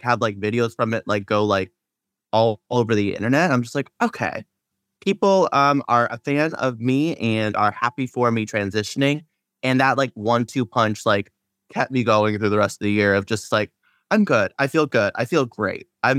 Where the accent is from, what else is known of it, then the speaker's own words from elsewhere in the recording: Seattle, Washington, United States; because I'm from Seattle.